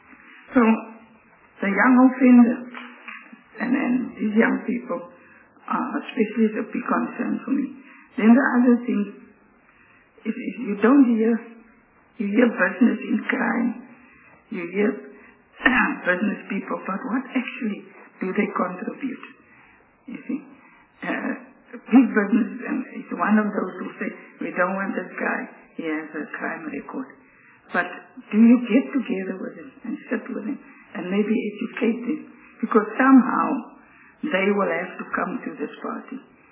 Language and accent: English; Beaufort West, Western Cape, South Africa; I'm from Beaufort West, but I taught 16 years in Cape Town, 11 years in Vandenberg, Silver Stream.